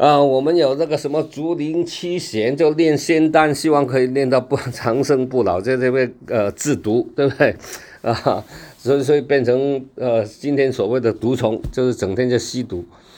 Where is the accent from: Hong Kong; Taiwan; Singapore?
Hong Kong; 以前我们小时候我在小时候在香港的时候